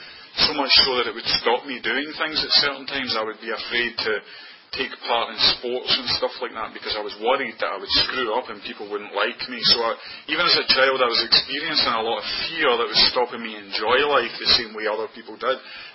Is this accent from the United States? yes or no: no; Scotland, United Kingdom; born there; I'm obviously not from Virginia. I was born in Scotland, and I was born into a normal family.